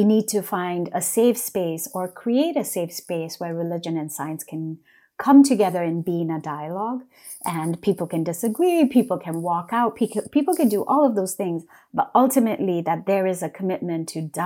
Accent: Sikkim, India; For part of my childhood, I was raised in West Sikkim

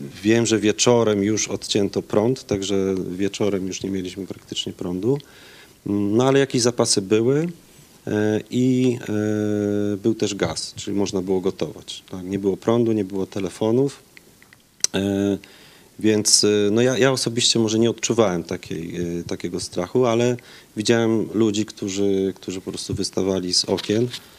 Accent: Racibórz, Silesian Voivodeship, Poland; jak poszedłem na studia, no to też mówiłem, że jestem z Raciborza

